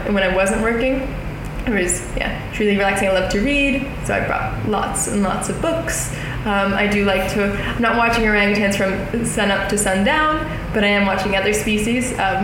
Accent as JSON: {"language": "English", "country": "United States", "lives_now": "Indonesia", "said": "No, I'm not from Indonesia. I'm a citizen of the United States, but I live in Indonesia now."}